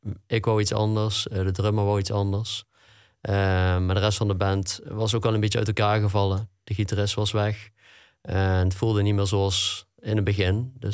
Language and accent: Dutch; Esbeek, North Brabant, Netherlands; also born or lived in Maashees; Ja, Maashees heb ik gewoond, maar ik kom eigenlijk uit Esbeek.